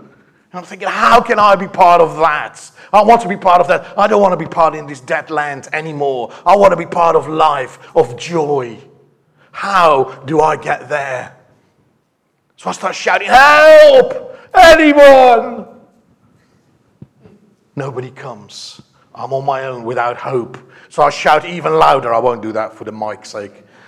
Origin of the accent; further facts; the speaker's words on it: Netherlands; English is a second language; I'm from Holland originally, lived there, and that's where I was born.